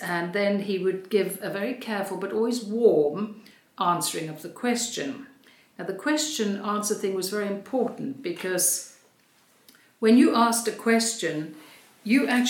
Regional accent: South Africa; I grew up in South Africa. I was a final year student at the University of Cape Town in 1968

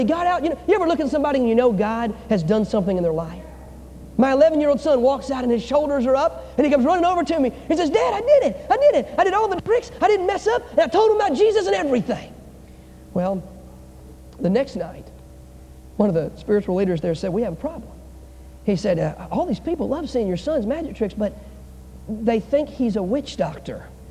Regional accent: North Carolina, United States; I'm from North Carolina. This was a school I couldn't even thought of going to years ago.

